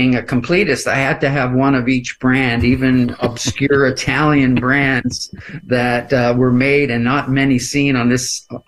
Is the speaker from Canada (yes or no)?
yes; Canada; I'm a Canadian